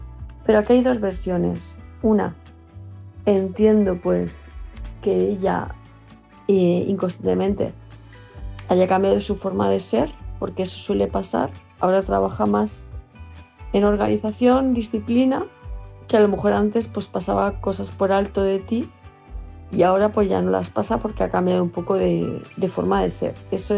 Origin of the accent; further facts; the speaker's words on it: Palma de Mallorca, Balearic Islands, Spain; de Palma de Mallorca